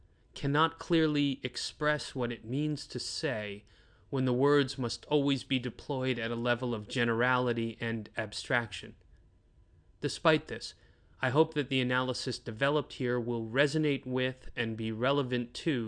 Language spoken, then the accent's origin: English; United States; Second, I am an American